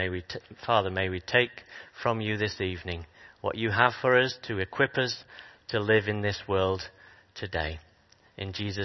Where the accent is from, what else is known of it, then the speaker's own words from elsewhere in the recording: Yorkshire and the Humber, United Kingdom; And as a Yorkshireman, I'd like everything to be free.